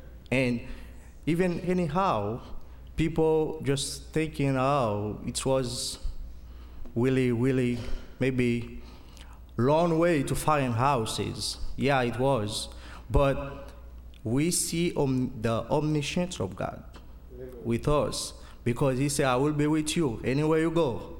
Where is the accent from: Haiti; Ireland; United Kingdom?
Haiti; English is a second language; First of all, I want to apologize for my accent because I'm from Haiti.